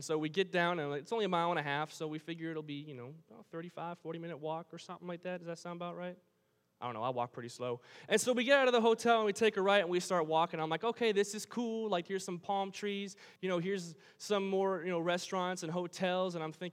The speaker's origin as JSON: {"language": "English", "region": "Wisconsin", "country": "United States", "said": "I'm from Wisconsin. Okay?"}